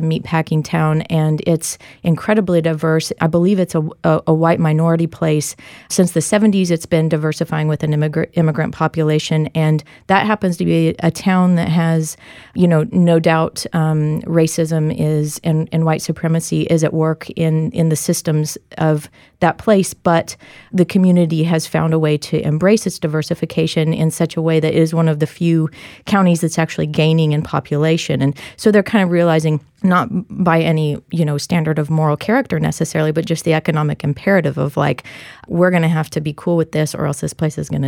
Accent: Kansas, United States; so I'm from Kansas, which, like many agricultural states and largely rural states, is losing population overall.

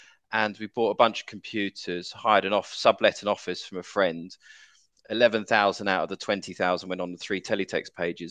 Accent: Brixton, London, United Kingdom; I was brought up in South London. I was brought up in Brixton, went to quite rough state schools, and was brought up in a very cosmopolitan area and very, very multicultural.

